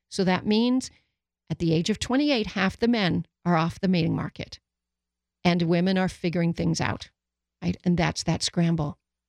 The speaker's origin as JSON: {"language": "English", "country": "Canada", "said": "I'm Irish-Canadian, but they came out fairly dark-skinned because their dad is Black."}